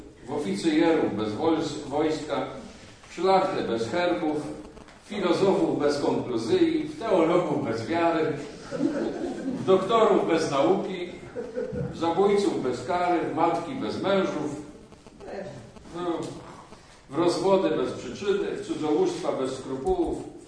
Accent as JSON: {"language": "Polish", "town": "Płock", "region": "Masovian Voivodeship", "country": "Poland", "said": "jestem z Płocka"}